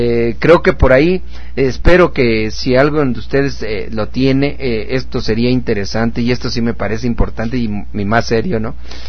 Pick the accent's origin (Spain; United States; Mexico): United States; aunque soy chaparrito y parezco de Alemania, de Oaxaca, cabrón, pero soy de aquí, de los United States.